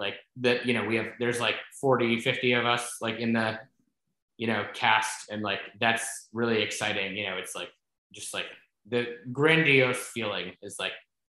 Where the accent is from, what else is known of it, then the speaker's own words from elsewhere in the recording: Houston, Texas, United States; growing up in Houston, which is like really exciting because it's my hometown. They filmed in like the, you know, neighborhood city hall that's like six blocks from me where I grew up.